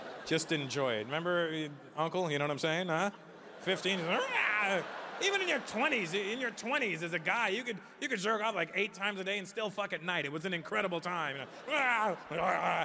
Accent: Canada; now in United States; You know, being a Canadian living in America

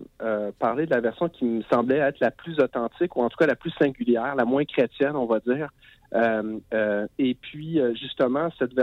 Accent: Paraguay; comme mes origines à moi, mes origines culturelles. Je viens du Paraguay

